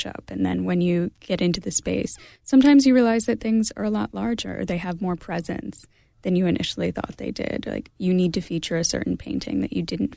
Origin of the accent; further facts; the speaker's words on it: Pittsburgh, Pennsylvania, United States; I met Graham. I'm actually from Pittsburgh, and that's where I met Graham.